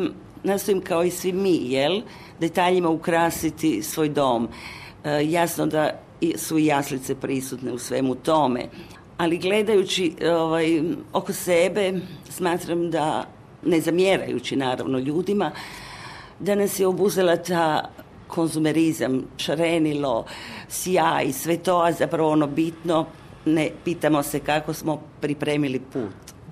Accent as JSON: {"language": "Croatian", "town": "Samobor", "region": "Zagreb County", "country": "Croatia", "tie": "born there", "said": "kao rođena Samoborka, ponosna što sam rođena u Samoboru"}